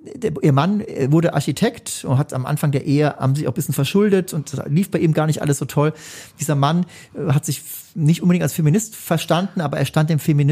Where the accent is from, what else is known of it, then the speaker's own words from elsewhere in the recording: Rhineland-Palatinate, Germany; Ich stamme ja aus der Gegend, aus der Pfalz.